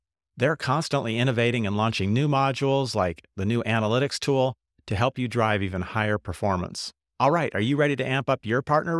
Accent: Seattle, Washington, United States; I'm fresh back from a trip to my hometown of Seattle, where I got to spend time with my childhood friends

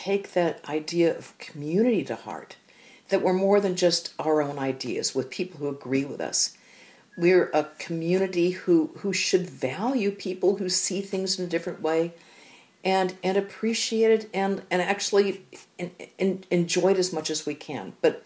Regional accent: United States; everyone else be damned because I'm free, I'm an American.

